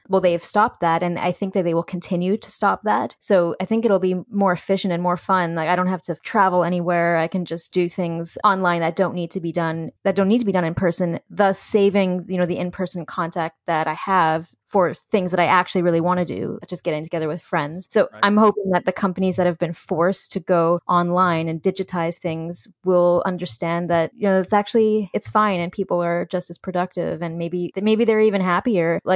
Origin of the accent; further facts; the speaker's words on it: Victoria, British Columbia, Canada; now in New York City, United States; I mean, I grew up in Victoria, BC, so I have been used to having more space.